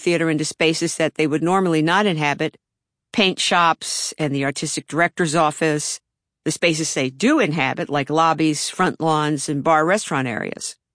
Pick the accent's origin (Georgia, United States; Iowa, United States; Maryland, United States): Maryland, United States; Baltimore; a kid in Baltimore, my hometown, had peed in a water cooler at school